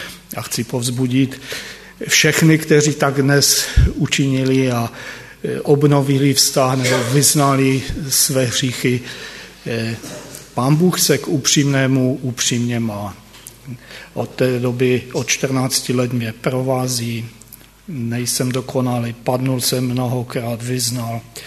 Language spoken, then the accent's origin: Czech; Moravian-Silesian Region, Czechia; born there; narodil jsem se, mám psaný Těšín, ale narodil jsem se v Sanice, takže mezi Těšínem a Albrechticemi někde ve Stanislovicích se narodil. A měl jsem věřící rodiče